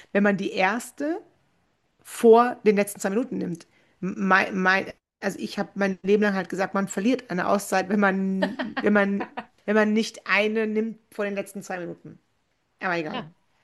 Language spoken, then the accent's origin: German; Germany; In meinem Herzen bin ich Deutsche.